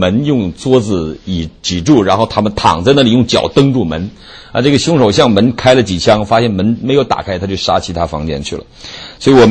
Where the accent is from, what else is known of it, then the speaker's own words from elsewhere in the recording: Virginia, United States; 我来自于维吉尼亚州